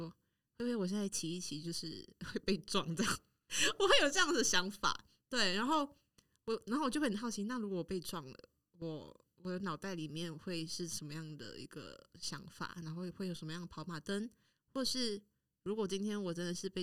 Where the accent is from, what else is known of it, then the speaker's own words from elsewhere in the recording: Malaysia; 我会啊，因为马来西亚也会在讲方言，我会讲粤语，然后福建。福建话就跟台语差不多